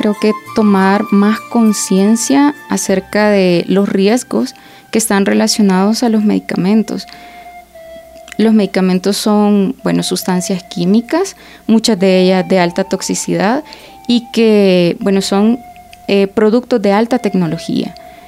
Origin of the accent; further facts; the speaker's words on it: El Salvador; en El Salvador, en mi país, que es de donde tengo más conocimiento o más contexto